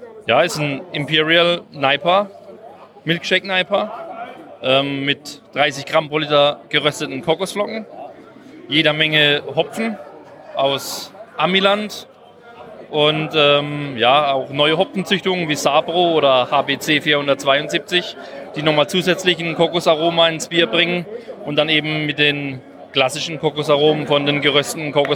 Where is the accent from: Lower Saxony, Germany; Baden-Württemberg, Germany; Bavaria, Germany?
Baden-Württemberg, Germany; Bruchsal; Ich komme aus Baden-Württemberg in der Nähe von Karlsruhe, Bruchsal, um genau zu sein.